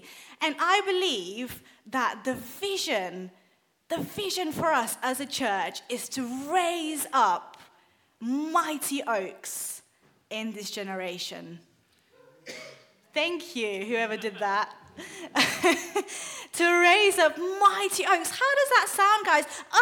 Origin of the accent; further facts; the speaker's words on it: Bulgaria; when I was a child growing up in Bulgaria